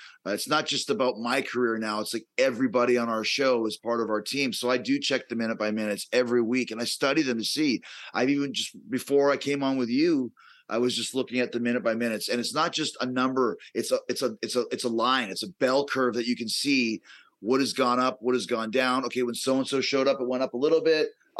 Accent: Winnipeg, Manitoba, Canada; growing up in Winnipeg, I never saw NWA or WCW.

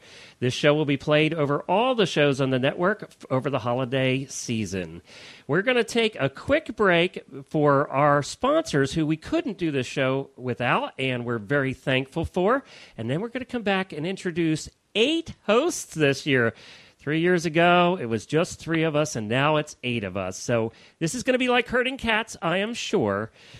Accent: Lexington, Kentucky, United States; from Lexington, Kentucky

